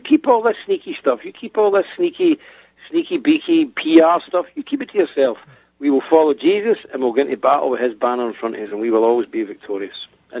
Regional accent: Scotland, United Kingdom; I'm a proud Scot. I'm a proud Scot, so I'm very Scottish, and I'm Scottish first. Being British is a political arrangement, but I am Scottish.

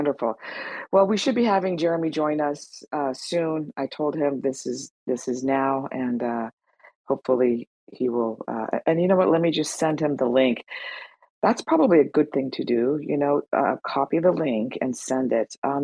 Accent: California, United States; because I'm from California

